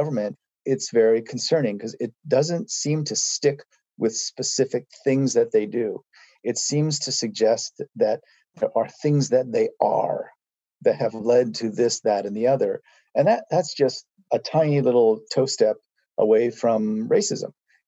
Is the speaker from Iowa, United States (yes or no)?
yes; Iowa, United States; I'm an Asian American, and I grew up in Iowa, and I lived through every single Asian stereotype and slur and name-calling experience that you could ever imagine.